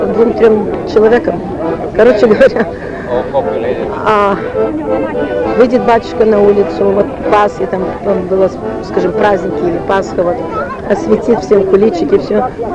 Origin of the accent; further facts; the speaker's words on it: Xinjiang, China; moved away; Из Синьцзяна, да, из далекого Туркестана. В Шанхай мы прибыли, мы выехали из Синьцзяна в 45-м году, в Шанхай мы прибыли в 47-м году.